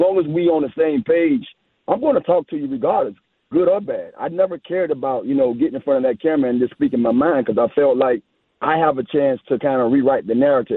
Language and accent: English; Miami, Florida, United States; now in New York, United States; Born and raised in Miami, played college ball in Miami. now I'm in the Big Apple